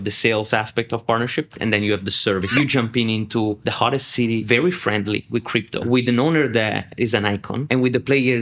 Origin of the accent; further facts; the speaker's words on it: Milan, Lombardy, Italy; English is a second language; moved away as an adult; now in New York, United States; I'm Italian, born and raised.